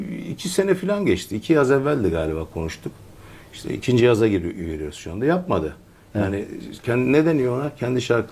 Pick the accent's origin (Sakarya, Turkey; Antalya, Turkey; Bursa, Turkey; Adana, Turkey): Adana, Turkey; Tarsuslu. O yüzden Çukurovalıyız biz. Öyle demek lazım. Fakat kütüğüm Adana'ya bağlı, o yüzden Adanalıyım.